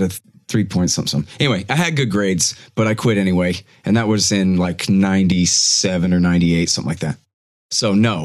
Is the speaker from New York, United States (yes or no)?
no; Austin, Texas, United States; also born or lived in Florida / Los Angeles; Well, I was born in Florida. I hate to admit, but I've lived in Austin since I was 3 months old. So that counts.